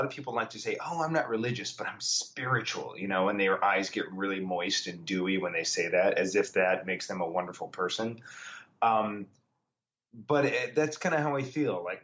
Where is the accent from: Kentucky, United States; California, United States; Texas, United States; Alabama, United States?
Kentucky, United States; the way I was raised, you know, 30, 40 years ago, growing up in Kentucky, in a very different time, in a very different place.